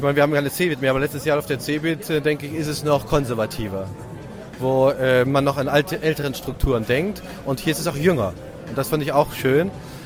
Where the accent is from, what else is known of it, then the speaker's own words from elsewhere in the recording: Germany; now in Ireland; ich als Deutscher im Ausland lebe, in Irland